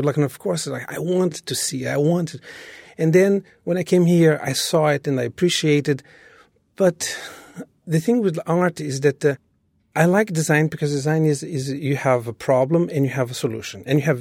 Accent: Brazil; when I was growing up in Brazil, was a dictatorship, and there was like in the lower middle class.

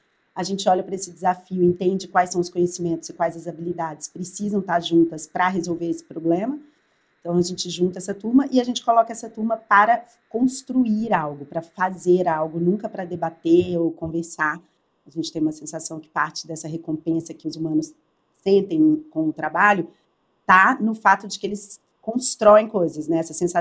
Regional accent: Belo Horizonte, Minas Gerais, Brazil; Eu sou de BH, atleticana, irmã de 3 irmãos e mãe de 3 filhos, homens.

